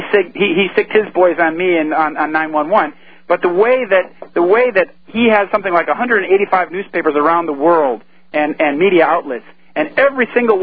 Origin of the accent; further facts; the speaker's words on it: Illinois, United States; So when I ran for office, I ran for mayor in my hometown there, which is outside Chicago.